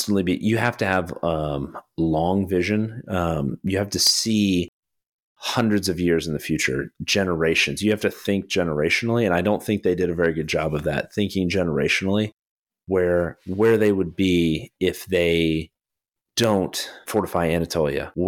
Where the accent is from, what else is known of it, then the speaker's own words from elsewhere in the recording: United States; because most of our listeners are American and we are American